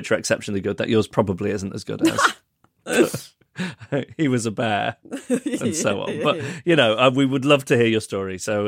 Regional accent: Manchester, North West England, United Kingdom; born there; at Withington Hospital, where incidentally I was born in Manchester

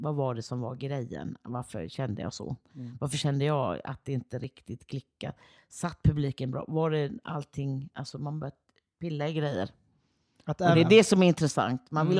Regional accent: Gothenburg, Västra Götaland County, Sweden; born there; also born or lived in Luleå; jag är ju född i Göteborg och morsan kom ju från Göteborg.

